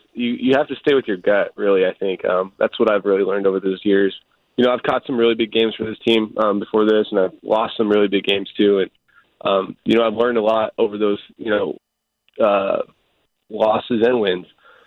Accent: Riverside, California, United States; I'm from Riverside, obviously, as everybody knows, and I know how much the Dodgers mean to this Southern California and everything.

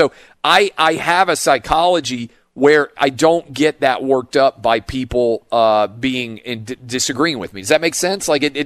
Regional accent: Nashville, Tennessee, United States; I grew up in Nashville. I didn't know any gay people really very much growing up

